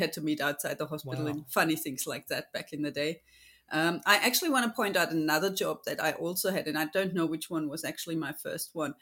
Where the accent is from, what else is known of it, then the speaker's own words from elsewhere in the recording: Germany; I was born in Germany, in actually a little country town that nobody knows about, between Stuttgart and Nuremberg on the so-called Romantic Road. So really quaint town. My hometown has a river and a castle.